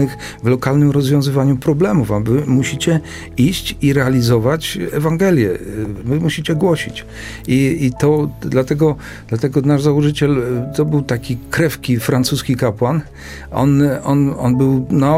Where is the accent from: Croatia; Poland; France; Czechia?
Poland; Katowice, Silesian Voivodeship; Pochodzę z Katowic, grałem w GKS-ie Katowice